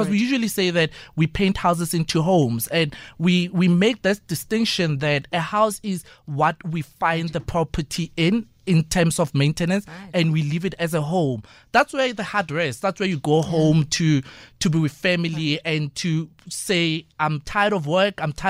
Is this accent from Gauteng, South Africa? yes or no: no; Madinyane, North West, South Africa; also born or lived in Letlhabile; I grew up in Madinyane, mm-hmm. Grew up in Madinyane and Letlhabile, so it's mostly, rural villages?